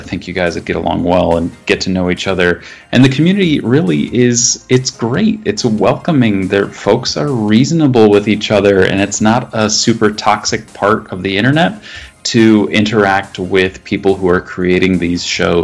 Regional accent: Midwest, United States; despite being a Midwesterner, I don't actually know every other human that lives in the Midwest.

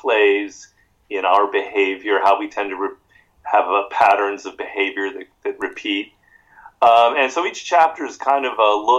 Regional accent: United States; You know, how growing up in the United States, as I have, I'm 57, so the 60s and the 70s were my formative years.

